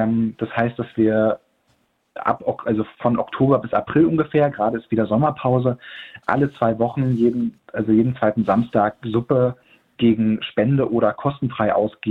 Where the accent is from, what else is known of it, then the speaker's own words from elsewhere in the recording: Weißenfels, Saxony-Anhalt, Germany; dass in Weißenfels, meiner Heimatstadt, einfach sehr wenig für Jugendliche los ist.